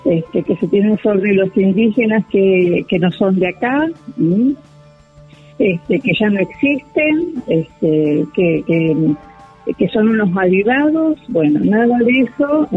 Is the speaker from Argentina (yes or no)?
yes; Argentina; creo que como argentinos podemos asumirlos y podemos emprender un camino de construcción conjunta